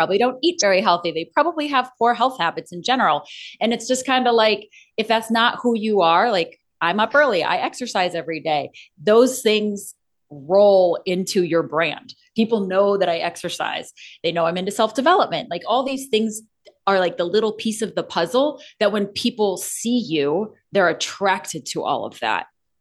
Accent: Scottsdale, Arizona, United States; If when I'm in Arizona, because I also sell there, I'm from Scottsdale.

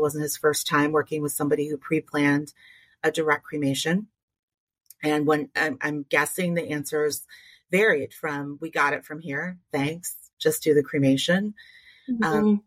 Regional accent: Michigan, United States; I grew up in Michigan

